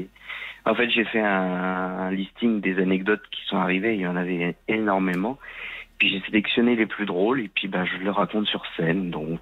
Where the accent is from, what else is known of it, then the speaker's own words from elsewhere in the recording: Normandy, France; Que j'ai présenté ici, alors juste ici, chez moi, en Normandie